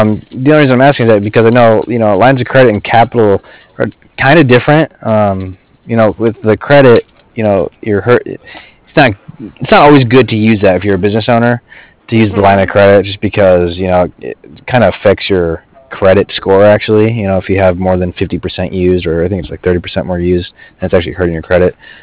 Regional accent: Colorado, United States; Oh, you're in Colorado. Okay. I grew up in Colorado.

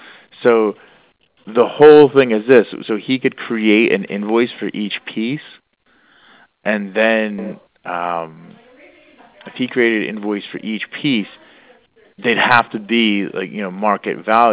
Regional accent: Maryland, United States; also born or lived in Culpeper, Virginia; now in Washington, D.C. area, United States; I'm from, I was actually born in Virginia, but I grew up in Maryland. So I only live in the D.C. area. I was born in Culpeper.

